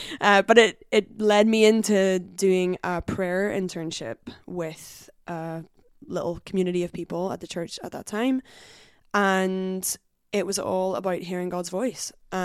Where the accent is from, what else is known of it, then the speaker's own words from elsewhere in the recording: Northern Ireland, United Kingdom; moved away as an adult; now in Glasgow, United Kingdom; I'm excited to be on the podcast. It's fun to be on the other side for sure. I'm from Northern Ireland originally, grew up there, moved to Glasgow in 2010 to go to university at the University of Glasgow.